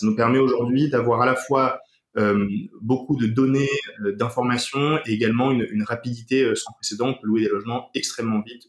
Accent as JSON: {"language": "French", "town": "Marseille", "region": "Provence-Alpes-Côte d'Azur", "country": "France", "said": "Moi, je viens de Marseille"}